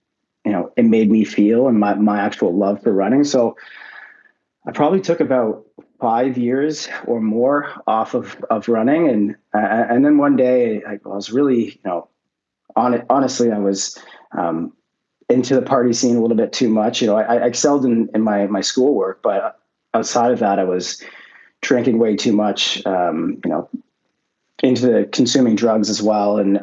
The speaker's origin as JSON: {"language": "English", "town": "Ottawa", "region": "Ontario", "country": "Canada", "tie": "born or raised there", "said": "And I grew up in Ottawa, but I eventually moved to the Belleville area."}